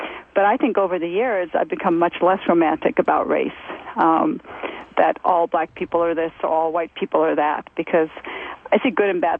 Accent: Los Angeles, California, United States; I grew up in Los Angeles in the 1960s in the suburbs.

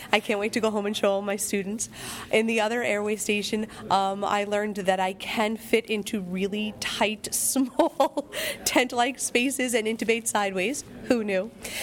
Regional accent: New York, United States; I'm here from Suffolk County, Long Island, New York.

